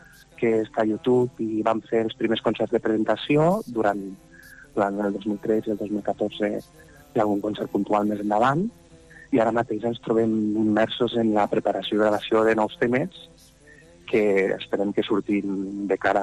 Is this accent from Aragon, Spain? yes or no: no; Lleida, Catalonia, Spain; tots som de Lleida, i, o de prop de Lleida, i tenim un vincle molt especial amb la ciutat.